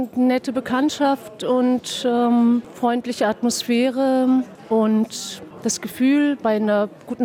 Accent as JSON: {"language": "German", "region": "North Rhine-Westphalia", "country": "Germany", "lives_now": "Berlin, Germany", "said": "Ich komme aus dem Münsterland, also Westdeutschland. Bin 55 Jahre alt, Historikerin und habe eine Tochter und lebe in Berlin."}